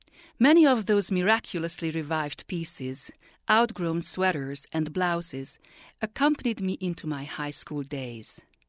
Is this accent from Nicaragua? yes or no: no; Hungary; When I was growing up in Hungary during the early 60s, the political turbulence engulfing my country and her loss to a soul-wasting communist regime brought on waves of sympathy and aid from the Western world.